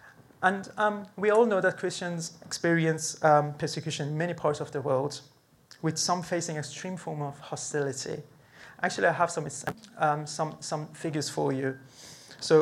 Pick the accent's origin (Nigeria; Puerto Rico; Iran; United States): Iran; English is a second language; Some of you may know I'm from Iran. I'm an Iranian.